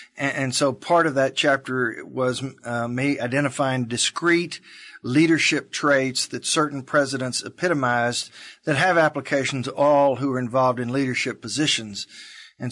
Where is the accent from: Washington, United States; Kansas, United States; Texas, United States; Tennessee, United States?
Texas, United States; Dallas; Well, in 2010, I started doing onstage interviews in my hometown of Dallas, Texas